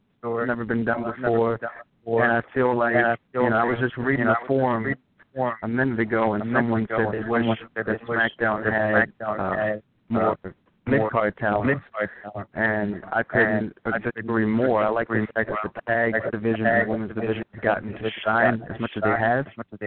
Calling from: Baltimore, Maryland, United States; calling from Baltimore.

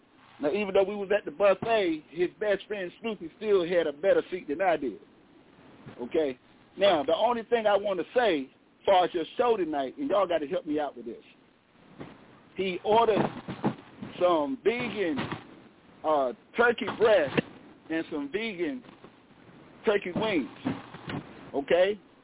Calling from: Santa Rosa, California, United States; I'm calling from Santa Rosa, California.

